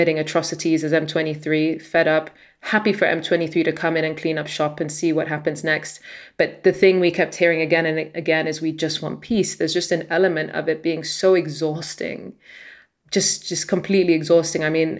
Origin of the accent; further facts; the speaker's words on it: Sudan; I'm from Sudan